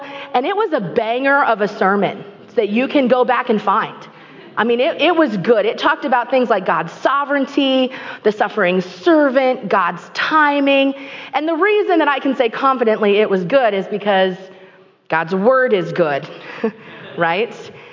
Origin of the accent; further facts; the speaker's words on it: Washington, United States; I'm from Washington. I would call myself a Washingtonian, but I've spent a lot of my time over in Eastern Washington, where we don't do this.